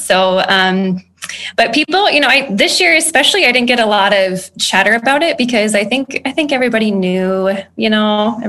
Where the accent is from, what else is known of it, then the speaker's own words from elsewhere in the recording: Ames, Iowa, United States; So I grew up in the Ames area, went to Gilbert K through 12. So very, very familiar with Ames, but moved away after high school and came back just 5 years ago.